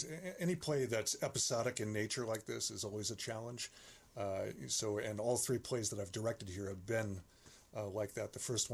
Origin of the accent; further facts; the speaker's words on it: Milwaukee, Wisconsin, United States; also born or lived in Los Angeles; I'm from Milwaukee, the area originally, moved out to Los Angeles for a couple of years and moved back in 98.